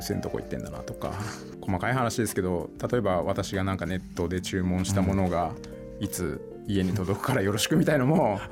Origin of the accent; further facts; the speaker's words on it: Saitama, Japan; now in Utsunomiya, Japan; 出身は埼玉です。